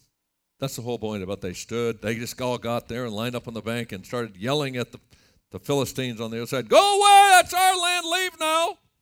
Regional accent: California, United States; now in Namibia; I grew up in California. We don't even have rivers out there. And we don't have any rivers in Namibia.

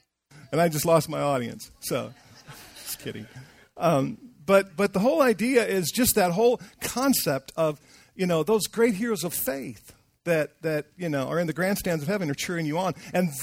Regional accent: Detroit, Michigan, United States; Sorry, I just say things differently, but, you know, I'm from Detroit, right? From the clubs.

